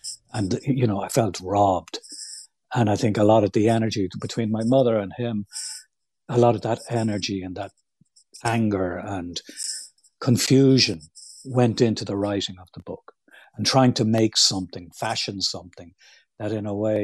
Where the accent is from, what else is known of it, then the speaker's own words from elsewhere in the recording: Ireland; I'm talking about, you know, growing up in Ireland.